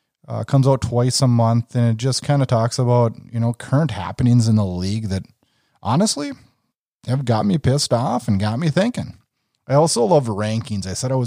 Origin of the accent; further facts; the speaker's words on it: North Dakota, United States; I'm from North Dakota. Yep, we're right on the Canadian border.